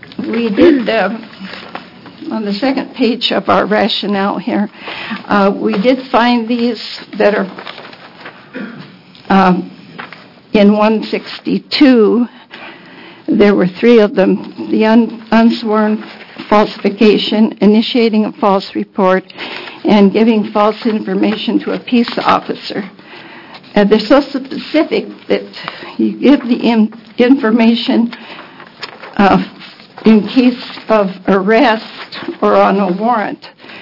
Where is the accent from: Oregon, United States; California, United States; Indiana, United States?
Oregon, United States; Beaverton; Chair Hatz and members of the committee … from Beaverton.